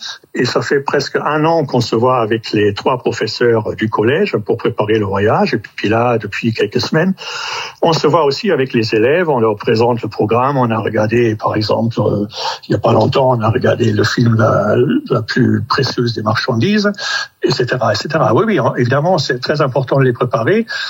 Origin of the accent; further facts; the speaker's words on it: Germany; French is a second language; Moi, je suis né en Allemagne en 1954